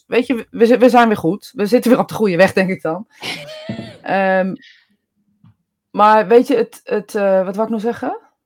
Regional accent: Netherlands; Ik ben een Hollander.

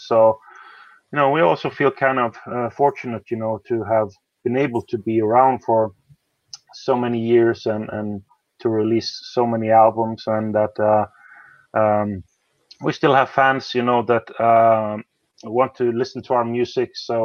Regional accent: Norway; English is a second language; we have two guys from France now, and I'm from Norway and the drummer from England

